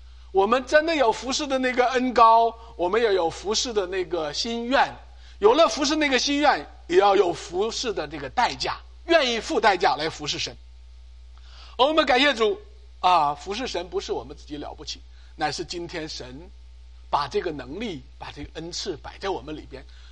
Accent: China; 你就知道咱们大陆人，咱们华人的数学多强

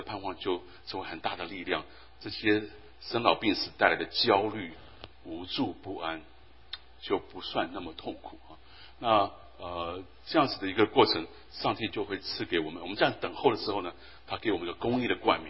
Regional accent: China; 我们中国人喜欢养育我们的孩子

